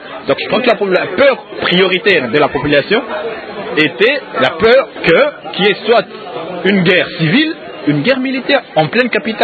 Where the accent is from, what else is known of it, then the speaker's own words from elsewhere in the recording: Kinshasa, DR Congo; Moi, je suis de Kinshasa.